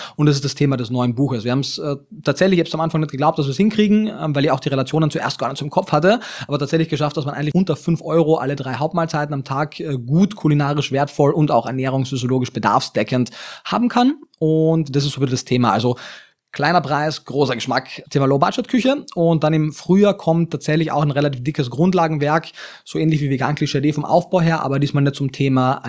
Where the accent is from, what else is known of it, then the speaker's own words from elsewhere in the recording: Klagenfurt, Carinthia, Austria; Also ich komme aus Klagenfurt am Wörthersee, das ist eine relativ kleine, oder für österreichische Verhältnisse eine normal große Stadt, aber trotzdem relativ klein.